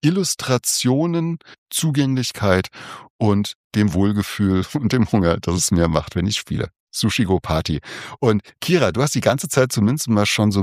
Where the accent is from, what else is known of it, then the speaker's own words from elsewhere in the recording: Saarland, Germany; ich komme aus dem Saarland. Im Saarland haben wir nichts, was Düsseldorf ist. Wir haben Saarbrücken.